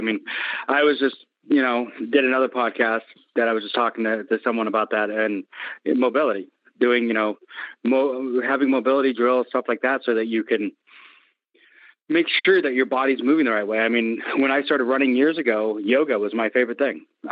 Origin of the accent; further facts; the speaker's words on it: Seattle, Washington, United States; It's like, you know, going to Hawaii, it's hot and humid, and I'm from Seattle, so I'm not used to hot and humid.